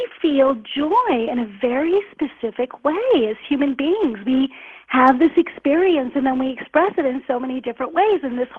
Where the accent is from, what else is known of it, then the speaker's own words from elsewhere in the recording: India; No, you know, I'm Indian. And so … is the Indian pronunciation of the name.